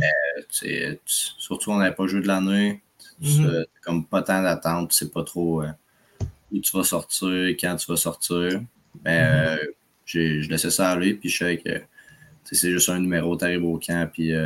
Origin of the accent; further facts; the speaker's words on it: Trois-Rivières, Quebec, Canada; Puis je viens de Trois-Rivières.